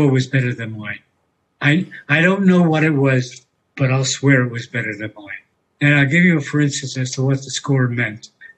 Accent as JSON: {"language": "English", "town": "New York City", "region": "New York", "country": "United States", "tie": "born or raised there", "said": "I was born in New York City in an area known as Harlem. And that was in New York City itself. We moved around a bit up to the Bronx, which is another part of New York, and then over to Manhattan, Washington Heights"}